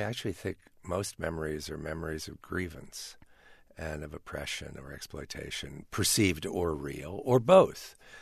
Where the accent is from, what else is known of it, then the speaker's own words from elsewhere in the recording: United States; even though I am an American